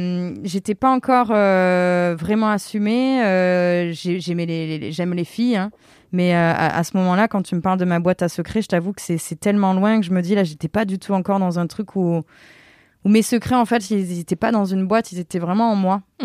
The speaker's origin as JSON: {"language": "French", "town": "Avignon", "region": "Provence-Alpes-Côte d'Azur", "country": "France", "said": "Je viens d'Avignon, sur le pont"}